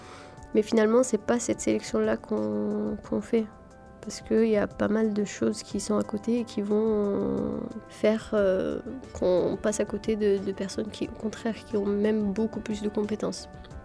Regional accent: Yemen; now in Marseille, France; Ma scolarité, donc, jusqu'au collège, je l'ai faite à l'étranger. Avant, je suis du Yémen. Je viens du Yémen.

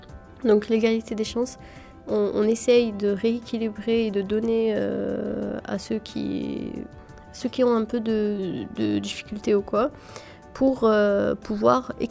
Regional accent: Yemen; now in Marseille, France; Ma scolarité, donc, jusqu'au collège, je l'ai faite à l'étranger. Avant, je suis du Yémen. Je viens du Yémen.

